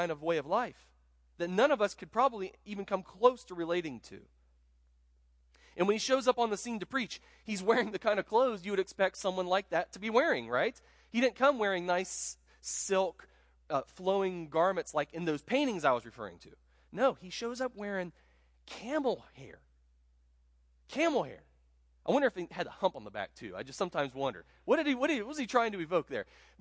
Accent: Ohio, United States; I'm from Central Ohio, and about 10 miles from where my house was when I was in high school is an Amish community.

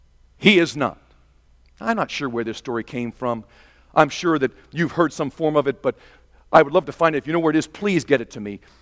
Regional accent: Taiwan; I grew up in Taiwan, where millions of Chinese had to run for their lives from mainland China under Mao's glorious revolution.

